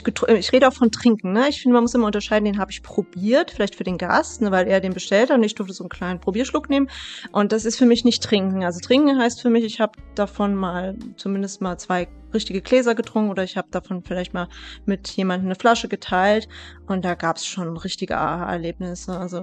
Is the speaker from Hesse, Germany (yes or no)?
yes; Bad Camberg, Hesse, Germany; das ist jetzt, wo ich aufgewachsen bin, in Bad Camberg.